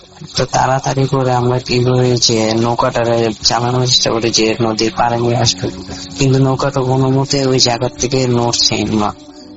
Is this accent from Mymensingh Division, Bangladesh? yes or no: yes; Mymensingh Division, Bangladesh; তা আমার গ্রামটা হচ্ছে নেত্রকোনা জেলা বাবুইডহর এলাকার নামটা